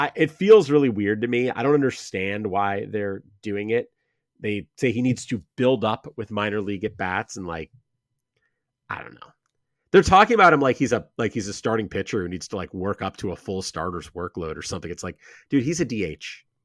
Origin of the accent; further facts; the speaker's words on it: Cleveland, Ohio, United States; I mean, my hometown Guardians placing Miles Straw on waivers